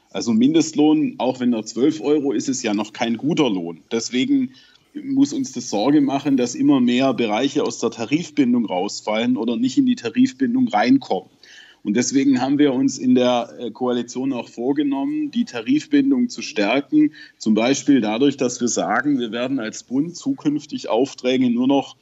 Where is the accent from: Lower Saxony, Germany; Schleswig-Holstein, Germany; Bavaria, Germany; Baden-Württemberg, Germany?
Baden-Württemberg, Germany; Tübingen; Ich selber bin aus Tübingen. Das ist eine der teuersten Städte Deutschlands.